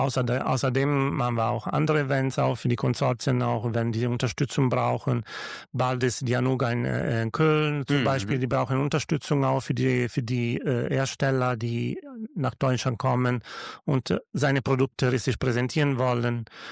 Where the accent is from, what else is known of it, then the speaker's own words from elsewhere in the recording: Tuscany, Italy; German is a second language; weil ich komme aus der Toskana und die Toskana ist sehr beliebt.